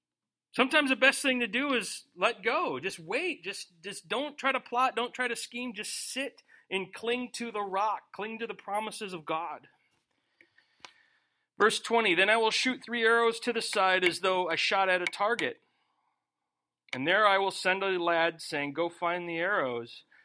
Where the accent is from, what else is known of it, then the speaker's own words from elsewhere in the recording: United States; I'm American. We don't wait.